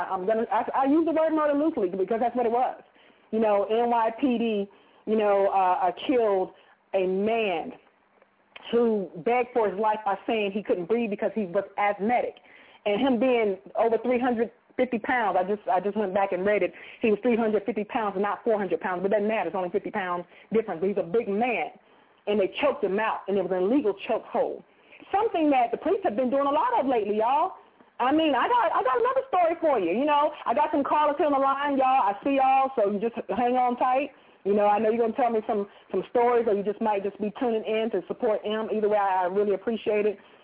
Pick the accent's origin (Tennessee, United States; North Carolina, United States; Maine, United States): North Carolina, United States; That means 919, that's the triangle area of North Cackalack, which is my home state, y'all.